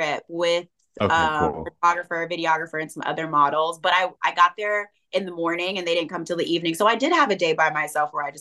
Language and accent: English; the South, United States; You know, I grew up in the South. It was quite diverse. My street was actually really diverse.